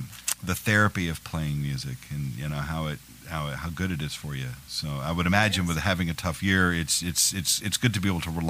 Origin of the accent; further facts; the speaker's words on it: Texas, United States; No, I grew up in South Texas, so there's a reason why I don't live there anymore, you see.